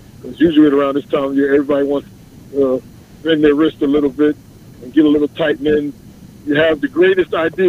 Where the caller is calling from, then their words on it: Jamaica, Queens, New York, United States; Calling from Jamaica, Queens.